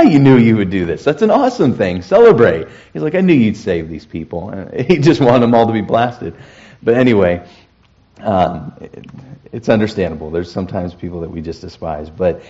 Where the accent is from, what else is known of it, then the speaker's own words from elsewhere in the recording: United States; I've been on plane rides between here and Washington, my hometown